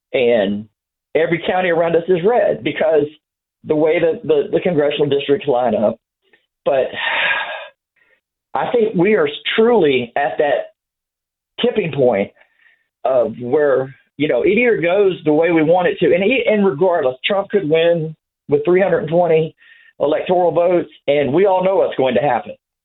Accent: Columbus, Georgia, United States; when I say I'm from Columbus, people go, oh, Ohio. I'm like, no, not Ohio.

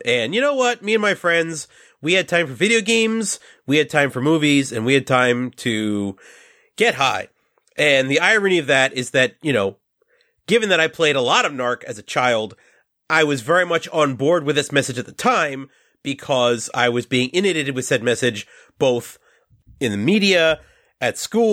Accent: New York, United States; And, you know, I'm from New York.

